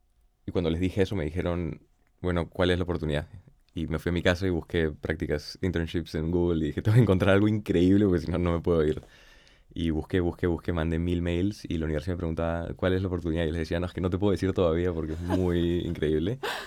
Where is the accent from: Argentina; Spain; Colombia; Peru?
Peru; Lima; moved away as an adult; also born or lived in Boston, United States; Nací y crecí en Lima, Perú, y salí muy poco del país. Me quedé mucho tiempo en Lima hasta los 18. Y después me fui corriendo y fui a Boston a estudiar.